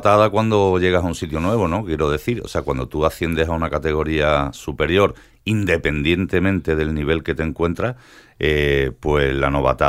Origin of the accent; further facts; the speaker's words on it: Jerez, Andalusia, Spain; Yo que soy de Jerez